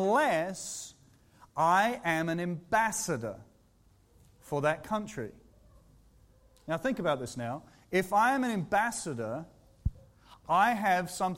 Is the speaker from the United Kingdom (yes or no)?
yes; England, United Kingdom; born there; also born or lived in Israel; I was born in England, and then in the 70s we went to Israel, so I became a nationalized Israeli temporarily, had a passport and so forth. Then we went back to England